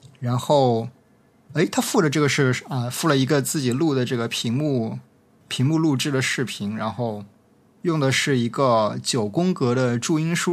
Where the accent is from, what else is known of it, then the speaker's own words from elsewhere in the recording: Zhejiang, China; 我是浙江的，我们这边老一辈的人用电脑基本上都用五笔